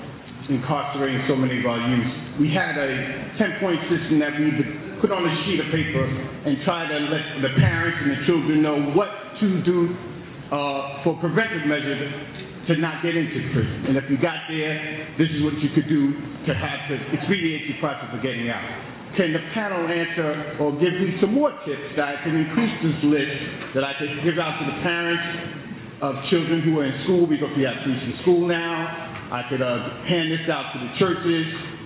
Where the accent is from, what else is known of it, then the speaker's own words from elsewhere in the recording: Brooklyn, New York, United States; I'm from Brooklyn, New York. I'm a 55-year-old father of four boys and two grandsons. My question to the panel is this. I grew up in a project in Brooklyn.